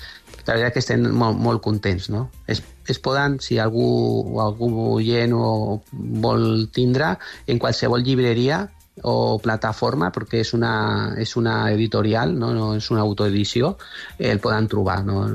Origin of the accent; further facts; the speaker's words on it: Cornellà de Llobregat, Catalonia, Spain; nosaltres som de Cornellà, de Catalunya